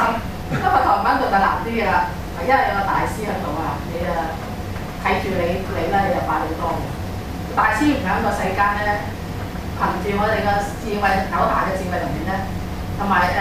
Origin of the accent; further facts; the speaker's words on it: China; 即係如果要我哋中國人睇呢啲禪呢啲禪修嘅經典咧，就大部分咧根據書一切有部。